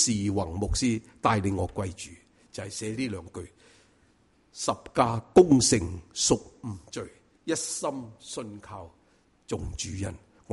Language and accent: Cantonese; China; 所以我哋中国人有一句咧